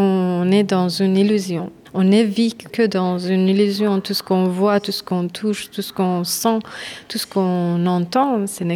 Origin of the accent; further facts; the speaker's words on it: Iran; Alors, je viens d'Iran, donc c'est un pays dans lequel le corps était toujours un sujet de tabou.